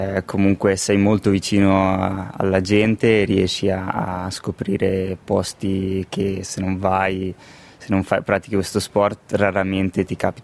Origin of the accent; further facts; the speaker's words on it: Poschiavo, Graubünden, Switzerland; also born or lived in Samedan / St. Gallen; sono nato e cresciuto a Poschiavo. Dopo aver frequentato le scuole obbligatorie a Poschiavo, mi sono trasferito a Samaden, dove ho fatto il liceo. Poi ho proseguito a San Gallo